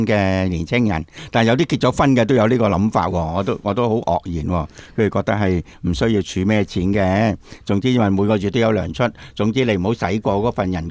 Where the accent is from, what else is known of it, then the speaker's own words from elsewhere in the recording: Hong Kong; 有啲外國人咧就去洗手間先，我哋香港人就霸位先，